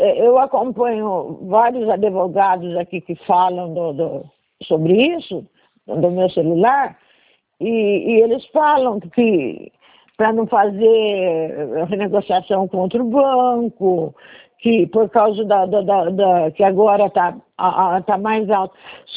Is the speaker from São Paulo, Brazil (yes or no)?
yes; Araras, São Paulo, Brazil; Eu sou de Araras.